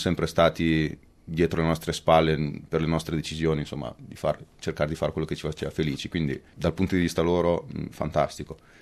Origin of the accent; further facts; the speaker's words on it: Pesaro, Marche, Italy; moved away as an adult; now in Australia; Allora, sono di Pesaro, ho 36 anni e prima di venire qua lavoravo per una società vicino a Milano che faceva trading di gas liquefatto.